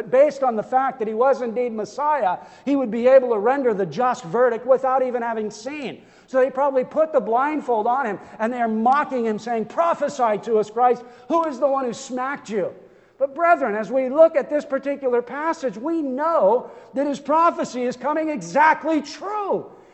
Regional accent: Chilliwack, British Columbia, Canada; And, "Oh, we're from Chilliwack." "Oh, are you a dairy farmer?" I don't know why everybody in Chilliwack has to be a dairy farmer.

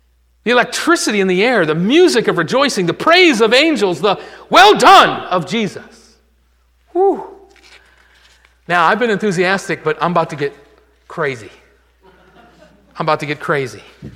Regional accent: Michigan, United States; We're from Michigan.

